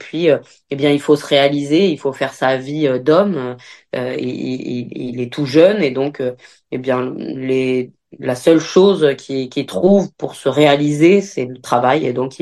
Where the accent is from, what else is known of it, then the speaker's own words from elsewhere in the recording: Oradour-sur-Glane, Nouvelle-Aquitaine, France; Moi, j'ai grandi dans le Nouveau Bourg, et donc tout ça a été tout cet héritage a toujours fait partie de moi.